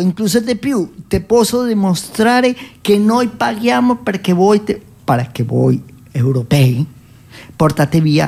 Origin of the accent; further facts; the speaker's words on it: Colombia; Per dire che che posso permettere l'estinzione di un popolo originario del mio paese